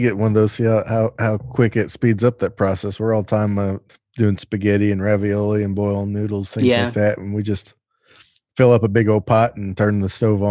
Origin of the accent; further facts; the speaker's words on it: the South, United States; I'm from the South, so all our tea is cold and it's sweet.